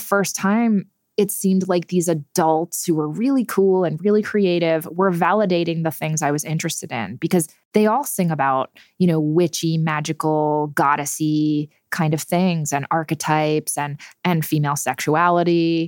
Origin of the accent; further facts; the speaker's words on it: New Jersey, United States; And we would come into New York City. I grew up in New Jersey, so didn't live too far away.